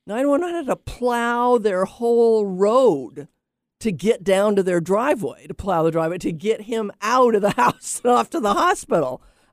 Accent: Laurelhurst, Washington, United States; There was a period of time when I was in the sixth grade, and I grew up in Laurelhurst, you know, which is right behind the University of Washington.

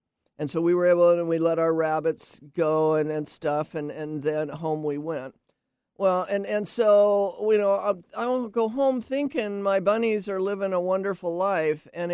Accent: Laurelhurst, Oregon, United States; Okay, so I grew up in Laurelhurst, in the city, you know, with my parents

